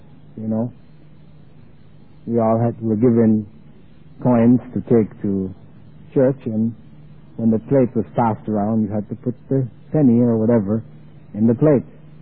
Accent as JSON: {"language": "English", "country": "Jamaica", "tie": "born there", "said": "I was born in Jamaica, which is an island."}